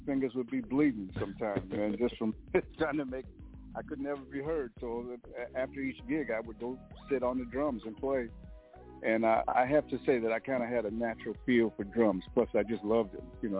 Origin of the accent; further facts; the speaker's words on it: St. Paul, Minnesota, United States; Well, you know, I came up in what we call the ghetto of St. Paul, which is an area called Rondo Street.